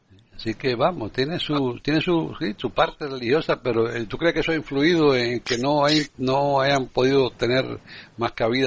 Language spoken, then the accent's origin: Spanish; Cuba; moved away; Yo soy cubano, soy latino y soy charcero y me gusta conversar con todo el mundo